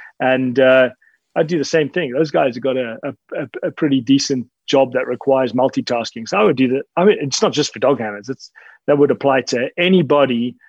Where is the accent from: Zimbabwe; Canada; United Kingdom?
Zimbabwe; I was born and raised in Zimbabwe, you know, educated until I dropped out of school, basically.